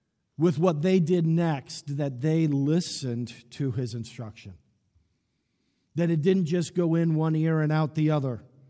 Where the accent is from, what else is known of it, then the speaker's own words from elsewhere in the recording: Dominican Republic; I remember my growing up in the Dominican Republic, my mother would send me to the corner store that was probably about a block and a half from our house.